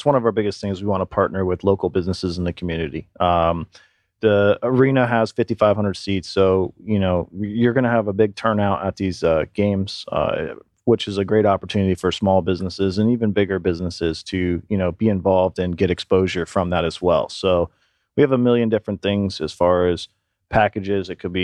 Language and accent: English; Vermont, United States; And as I grew up in Vermont, one of the things is, you know, there wasn't a whole lot to do up there.